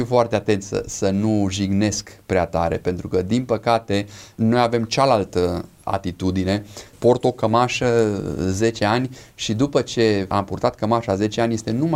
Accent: Romania; noi ca și români suntem obișnuiți tot timpul să minimalizăm cheltuielile.

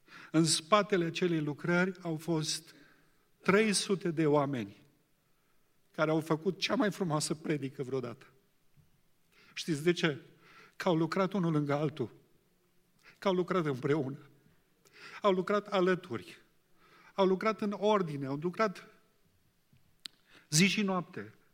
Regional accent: Romania; noi, ca români

